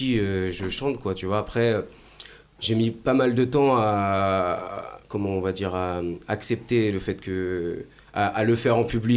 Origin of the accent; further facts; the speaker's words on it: France; Je suis français de base, voilà. Donc, je parle couramment français et pas du tout couramment anglais